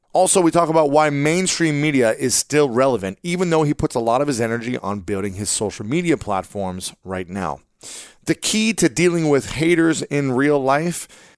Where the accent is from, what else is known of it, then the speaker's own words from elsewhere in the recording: Ohio, United States; And yes, he's from my home state of Ohio. Big props to Ohio in the house.